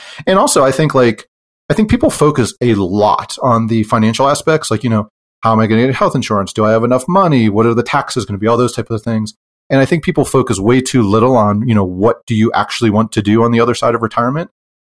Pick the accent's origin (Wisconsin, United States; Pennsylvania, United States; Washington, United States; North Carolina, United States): Pennsylvania, United States; now in Utah, United States; So I'm from Pennsylvania and we moved to Utah after I retired.